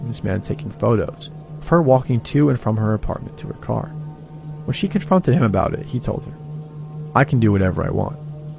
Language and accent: English; California, United States; Of course, I'm from California, and of course, I didn't read the lease carefully.